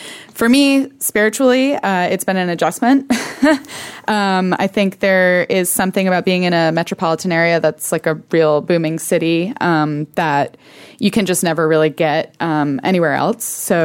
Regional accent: New York, United States; Well, I'm from New York, so that may answer.

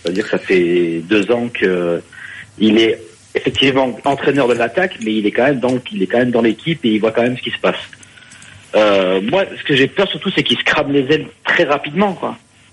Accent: Nice, Provence-Alpes-Côte d'Azur, France; Moi, je suis niçois, et je flippe les gars de voir arriver.

